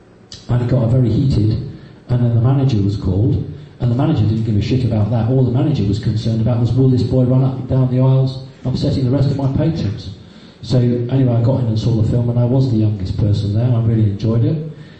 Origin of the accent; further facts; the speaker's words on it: Whitby, Yorkshire and the Humber, United Kingdom; I come from Whitby. Whitby is a very magical place.